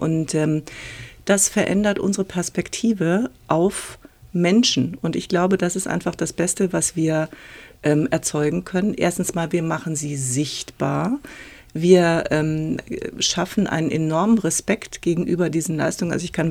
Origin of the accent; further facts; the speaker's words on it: Cologne, North Rhine-Westphalia, Germany; in meiner Heimatstadt Köln